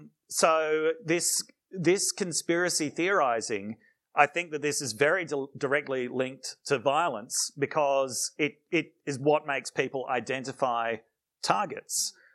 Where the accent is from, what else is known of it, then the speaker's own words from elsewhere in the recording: Australia; as an Australian at the time living in the US